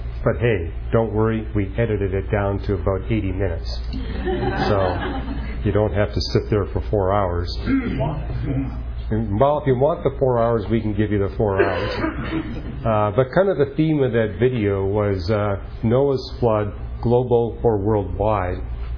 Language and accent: English; Vancouver, British Columbia, Canada; Since my hometown is Vancouver, and that's where we're taking off from